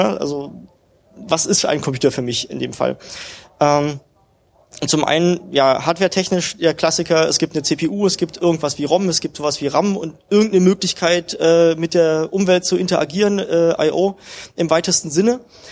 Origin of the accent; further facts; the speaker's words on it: Germany; Ich bin auf der östlichen Seite des Eisernen Vorhangs groß geworden in der DDR.